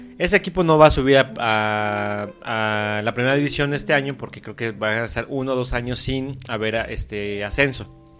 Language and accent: Spanish; Mexico; Los mexicanos somos de memoria corta.